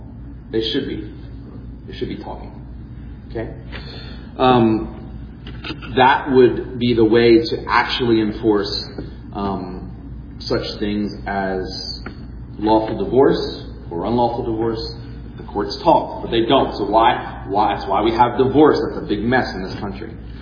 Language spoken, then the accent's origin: English; United States; The only reason they don't now is because we're American.